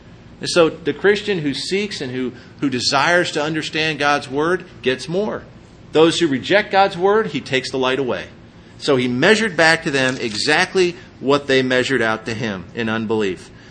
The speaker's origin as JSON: {"language": "English", "region": "Pennsylvania", "country": "United States", "tie": "born or raised there", "said": "I grew up in Pennsylvania and people would come to visit from everywhere and around the country and they'd go, boy, these beautiful cornfields, the rolling hills, the Blue Ridge Mountains."}